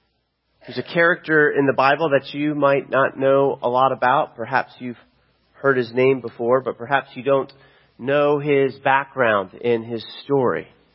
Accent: Florida, United States; I grew up in Florida, and anyone in Florida during the 70s or 80s knew Ted Bundy.

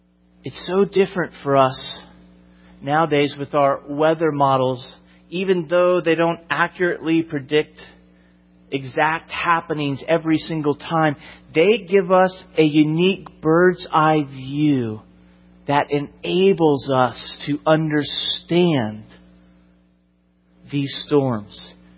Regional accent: Florida, United States; I'm from Florida, and hurricanes, like some of these folks who answered, are a way of life.

